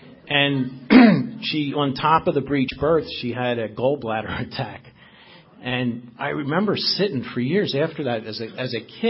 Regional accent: Philadelphia, Pennsylvania, United States; But I grew up in Philadelphia. I was born in Logan in Philadelphia.

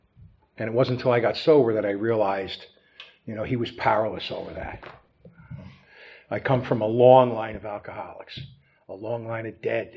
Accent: New Jersey, United States; I was born and raised in North Jersey. I'm the youngest of seven children.

